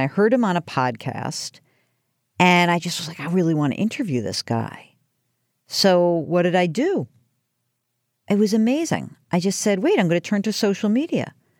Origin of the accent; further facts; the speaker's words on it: New York, United States; I grew up same thing, the burbs of New York.